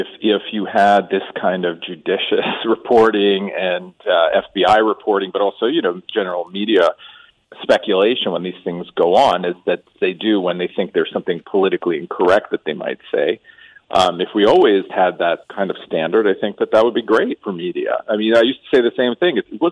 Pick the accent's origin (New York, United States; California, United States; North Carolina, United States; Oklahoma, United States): New York, United States; Well, you know, I grew up in New York, in the New York area when this stuff was going on.